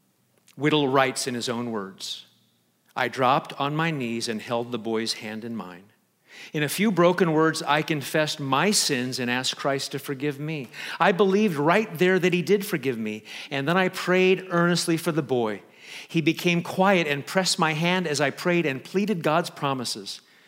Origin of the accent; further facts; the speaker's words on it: Omaha, Nebraska, United States; also born or lived in Los Angeles; when I first moved to Massachusetts from California, I'm originally from Omaha, but then was in LA for a long time. I moved to Massachusetts